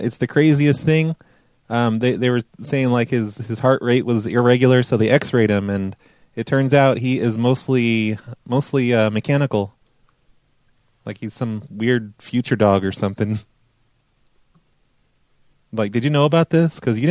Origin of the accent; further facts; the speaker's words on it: United States; Oh, yeah. Yeah, no, I'm American.